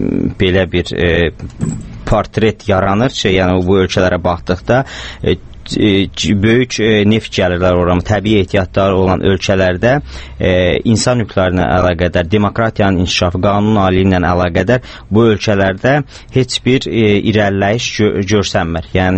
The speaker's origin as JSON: {"language": "Azerbaijani", "country": "Norway", "second_language": "Azerbaijani", "said": "Mən də Norveçdənəm, biz də neft ölkəsiyik"}